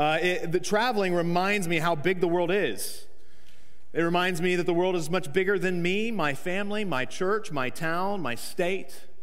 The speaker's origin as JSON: {"language": "English", "country": "United States", "said": "unless they were astonished by how loud I was as an American"}